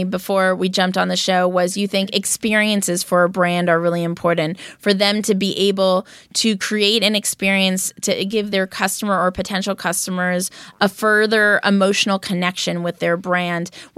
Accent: Los Angeles, California, United States; No way. I grew up in Westwood.

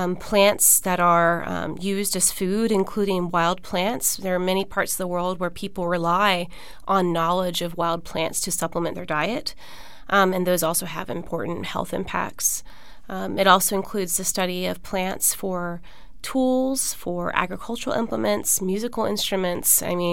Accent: Florida, United States; I grew up in South Florida and spent most of my childhood wearing no shoes and running around outside.

